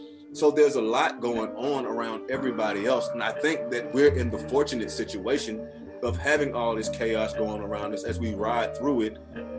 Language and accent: English; Atlanta, Georgia, United States; me personally being born in Atlanta and growing up in Atlanta, I've always had family members who grew up here